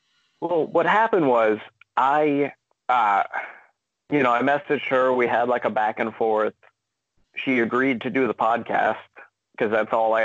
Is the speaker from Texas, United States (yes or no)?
no; Georgia, United States; But I was like, all right, you know, I'm from Georgia.